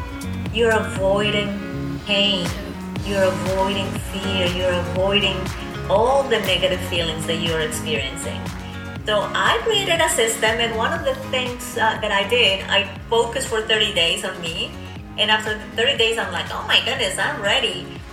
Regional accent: Colombia; born there; English is a second language; I was born in Colombia. If you've noticed, I have an accent.

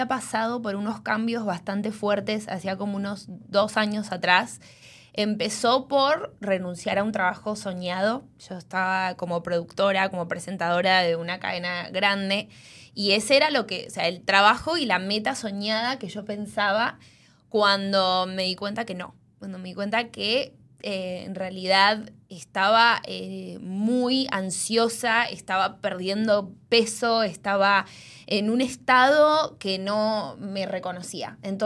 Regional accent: Miami, Florida, United States; also born or lived in Argentina; yo soy argentina, me crié acá en Miami

